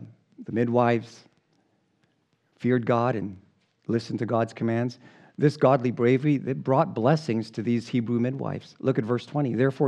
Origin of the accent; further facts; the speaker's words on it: Philippines; You're from Chile, I'm from the Philippines.